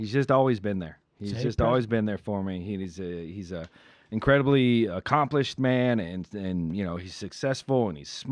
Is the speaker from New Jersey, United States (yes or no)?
no; Ohio, United States; now in Los Angeles, United States; the town I grew up in Ohio, small town. My wife's from an even smaller town in Ohio. And we're out here making a life.